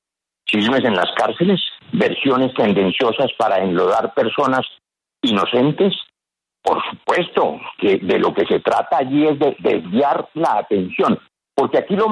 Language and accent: Spanish; Valle del Cauca, Colombia; en la DIAN de mi tierra, del Valle del Cauca